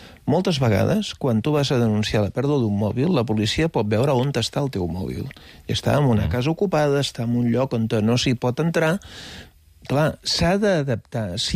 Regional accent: Mataró, Catalonia, Spain; l'alcalde del meu poble, l'alcalde de Mataró

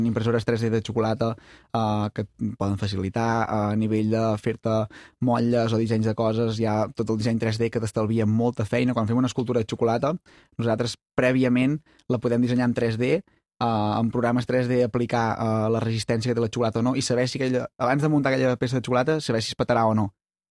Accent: Vic, Catalonia, Spain; Soc de Vic, t'ho recordo.

